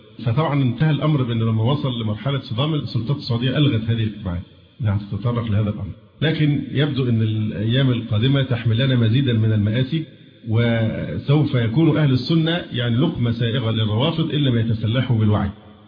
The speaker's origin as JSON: {"language": "Arabic", "country": "Egypt", "said": "وبعدين الآن عندنا في مصر احنا مشكلة كبيرة جدا"}